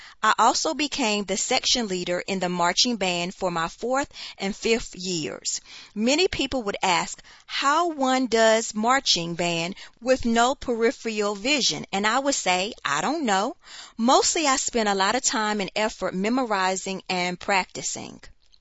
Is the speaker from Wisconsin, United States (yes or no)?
no; Michigan, United States; Both of my parents worked for the Big Three auto industry for their entire careers. Growing up near Detroit had a huge impact on me and my wife's upbringing.